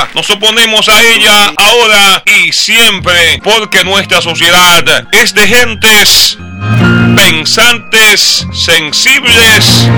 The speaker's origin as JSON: {"language": "Spanish", "country": "Dominican Republic", "said": "Somos dominicanos civilizados."}